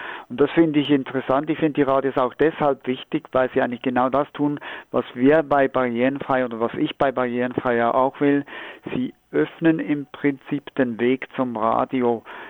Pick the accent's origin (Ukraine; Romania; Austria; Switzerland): Switzerland; now in Schwerin, Germany; ich bin ja kein deutscher Staatsbürger, ich bin ja Schweizer, und ich habe schon in der Schweiz Rundfunk gemacht.